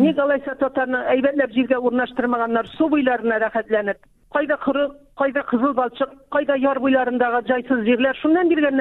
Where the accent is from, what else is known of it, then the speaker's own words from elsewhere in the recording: Yana Shimber, Tatarstan, Russia; Менә безнең авылда, Яңа Шимбер авылы, Әтнә районына.